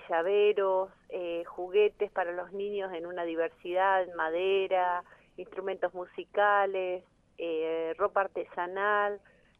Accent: Patagonia, Argentina; si bien la mayor cantidad somos de la Patagonia

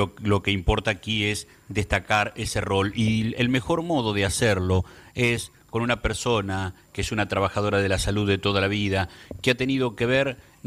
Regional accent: Gualeguaychú, Entre Ríos, Argentina; now in Concepción del Uruguay, Argentina; yo soy gualeyo, aunque vivo aquí en Uruguay, en Concepción, te nació en Carbó, ahí la estación, el pueblo Carbó.

